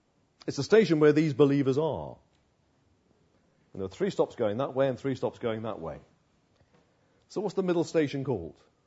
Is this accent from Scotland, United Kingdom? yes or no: no; Uxbridge, London, United Kingdom; I grew up in Uxbridge, the end of the Metropolitan Piccadilly line, going backwards and forwards, all the fun of that.